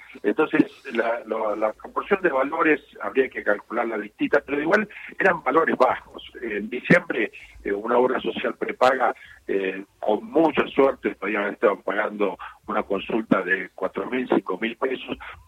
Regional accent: Buenos Aires, Argentina; born there; moved away as an adult; now in Esquel, Argentina; nací en Capital Federal y de año 85 estoy acá.

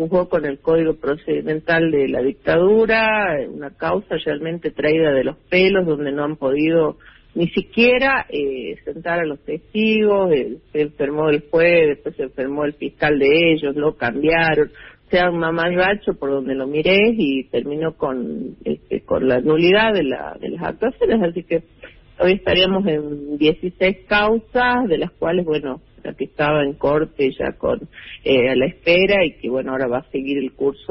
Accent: Jujuy, Argentina; te lo digo como jujeña, yo soy abogada aquí de Jujuy

